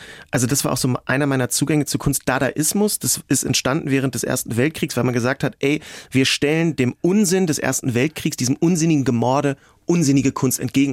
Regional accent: Hanover, Lower Saxony, Germany; Ich hatte mit 16 schon eine Jahreskarte in Hannover, wo ich herkomme, fürs Museum.

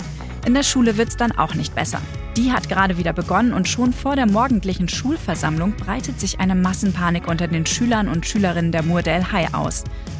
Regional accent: Lower Saxony, Germany; Also ich komme aus Niedersachsen, vielleicht ist es da normaler als in Bayern.

